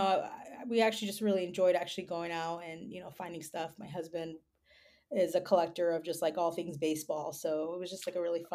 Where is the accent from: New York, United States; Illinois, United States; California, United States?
California, United States; And we're both from the Bay Area, which is so funny enough because I My family, they're Oakland A's fans